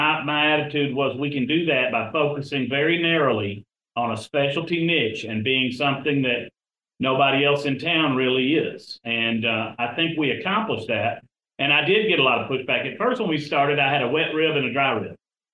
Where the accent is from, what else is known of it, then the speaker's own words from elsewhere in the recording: Nashville, Tennessee, United States; my family's all from West Tennessee. I grew up in Nashville, but my mom and dad grew up in Memphis. My grandparents are from Memphis and Covington.